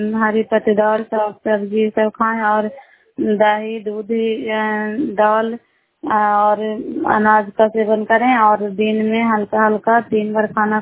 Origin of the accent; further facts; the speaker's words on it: Bihar, India; नालंदा जिला कराई ब्लॉक की निवासी हूँ।